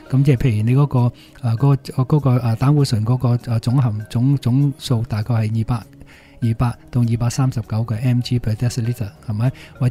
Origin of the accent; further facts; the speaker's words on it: Hong Kong; 我們香港人